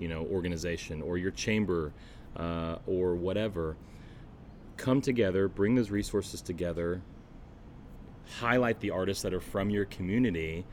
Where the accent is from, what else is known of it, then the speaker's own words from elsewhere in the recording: Bentonville, Arkansas, United States; And I have felt for a long time growing up in Bentonville that there's a really unique opportunity and connection in Northwest Arkansas